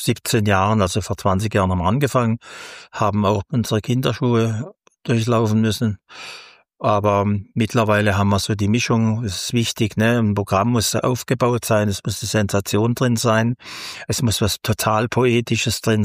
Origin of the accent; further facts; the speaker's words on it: Freiburg, Baden-Württemberg, Germany; Aber ich bin Freiburger, sie ist ja auch Freiburger. Wir standen beide aus Saviere und wir sind selber ja groß geworden hier